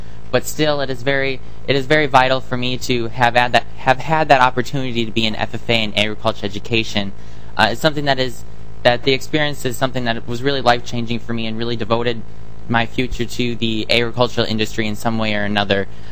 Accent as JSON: {"language": "English", "town": "Glenville", "region": "Minnesota", "country": "United States", "said": "I'm originally from Glenville, Minnesota, in way south central, close to the Iowa border."}